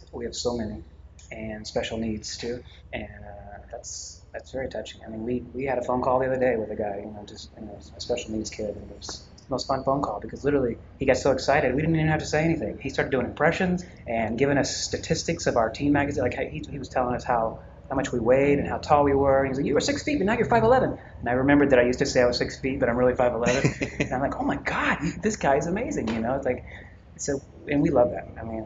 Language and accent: English; Oklahoma, United States; I definitely know the sound. I'm from Oklahoma.